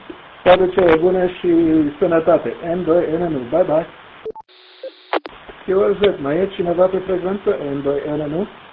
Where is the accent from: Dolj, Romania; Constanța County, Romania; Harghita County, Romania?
Constanța County, Romania; Constanța; moved away; Constanța fiind locul meu natal, numai că am plecat de acolo tare de mult.